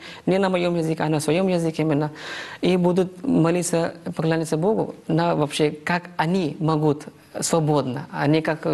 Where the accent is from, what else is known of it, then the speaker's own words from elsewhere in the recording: Maharashtra, India; first language Marathi; Russian is a second language; В моем штате на марате, на языке марате. Это мой родной язык.